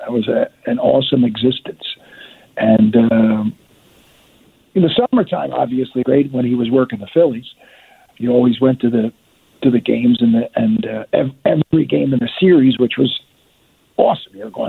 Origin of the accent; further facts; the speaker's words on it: Pennsylvania, United States; I was fortunate being from Delaware County, and I took up refereeing